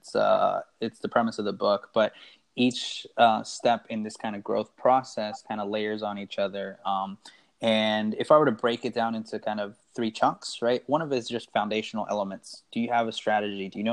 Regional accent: Seattle, Washington, United States; now in Los Angeles, United States; I grew up in the Seattle area, but I live in LA now.

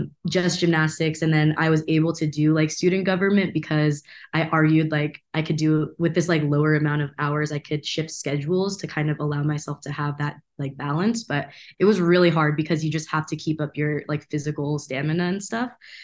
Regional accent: Pasadena, California, United States; So I grew up in Pasadena, but I wasn't involved in the Pasadena Japanese American community at all because I didn't do that.

